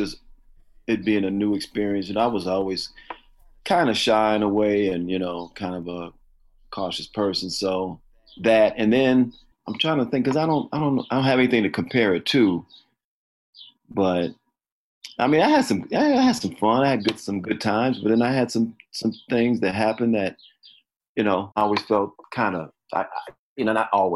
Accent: Chicago, Illinois, United States; I grew up in Chicago, and then the south suburbs, and then back in Chicago.

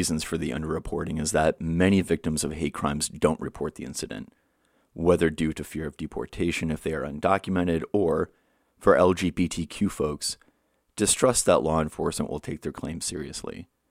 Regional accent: Indiana, United States; My home state of Indiana recently passed what many consider to be an extremely watered-down version of a hate bill

